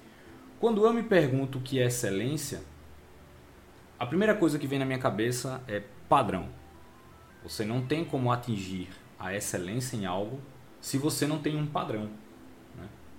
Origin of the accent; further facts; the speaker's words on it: Maceió, Alagoas, Brazil; sou natural de Maceió